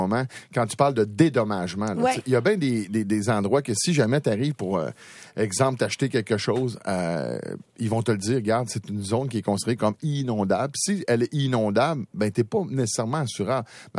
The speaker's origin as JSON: {"language": "French", "region": "Quebec", "country": "Canada", "tie": "born or raised there", "said": "Puis même dans la Beauce, moi, dans mon coin de pays, on le voit"}